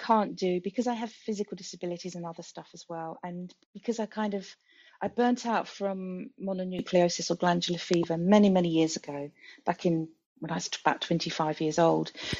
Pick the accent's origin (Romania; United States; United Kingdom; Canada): United Kingdom; when I say I'm British, I actually identify more with being European, to be honest, because that's kind of how I feel.